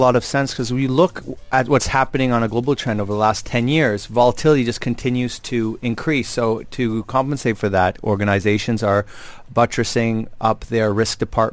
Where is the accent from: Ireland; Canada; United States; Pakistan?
Canada; I'm Canadian